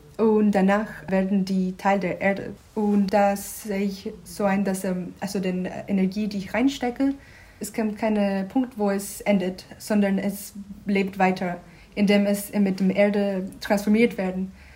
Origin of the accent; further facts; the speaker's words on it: Guatemala; now in Germany; Ich komme aus Guatemala und wohne seit 5 Jahren in Deutschland.